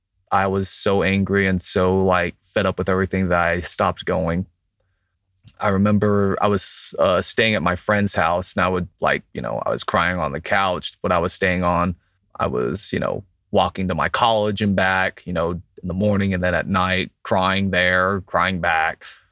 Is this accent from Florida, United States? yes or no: yes; Jacksonville, Florida, United States; something tugged me back to Jacksonville, where I live now, my hometown